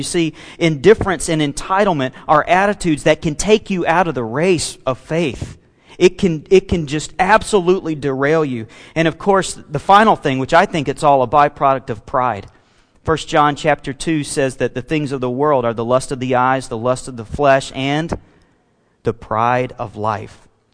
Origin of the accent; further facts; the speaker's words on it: Alabama, United States; I don't know if you guys did this growing up in Missouri, if you grew up in Missouri, but down in Alabama, we always, we like to go out and make a few mud pies.